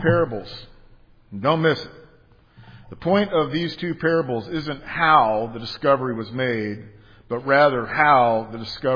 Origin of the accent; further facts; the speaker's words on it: Florida, United States; Growing up in South Florida, I remember vividly the discovery of the Nuestra Senora de Atocha, or Our Lady of Atocha.